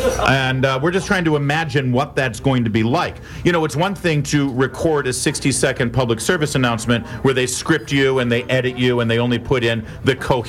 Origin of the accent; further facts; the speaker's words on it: Michigan, United States; See, Trevor knows that I'm from Michigan, and so he's just putting in these jabs here